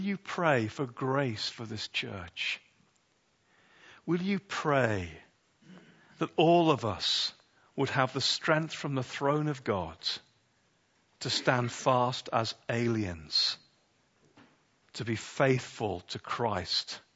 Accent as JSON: {"language": "English", "country": "United Kingdom", "said": "Peter, I'm afraid we're British."}